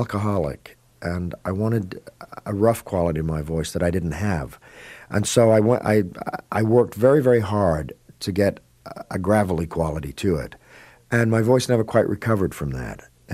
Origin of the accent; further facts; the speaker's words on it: England, United Kingdom; That just comes, I think, from possibly being born and raised in England, perhaps, or I just do tend to enunciate.